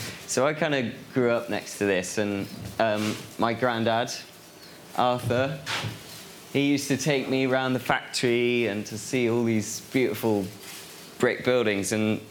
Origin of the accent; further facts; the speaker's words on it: Birmingham, West Midlands, United Kingdom; also born or lived in Tembe; So I was born in Tembe, which is down here, and then spent a little bit of my time growing up next to the Cadbury factory in Bourneville, in Birmingham